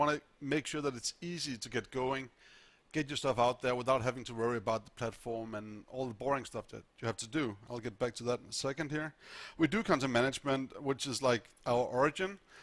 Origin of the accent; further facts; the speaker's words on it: Denmark; English is a second language; I'm from Denmark, which is why I don't speak Dutch very well.